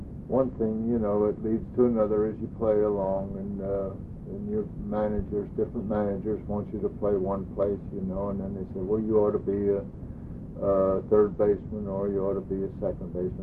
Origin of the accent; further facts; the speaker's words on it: Trumbauersville, Pennsylvania, United States; born there; I was born in Trumbullsville, Pennsylvania.